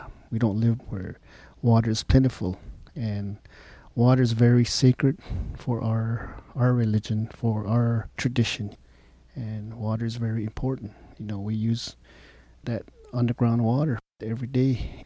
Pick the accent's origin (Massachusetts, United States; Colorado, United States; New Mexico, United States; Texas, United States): New Mexico, United States; Crown Point; I'm from Crown Point, New Mexico, and I'm here on behalf of the Eastern Navajo Diné against uranium mining.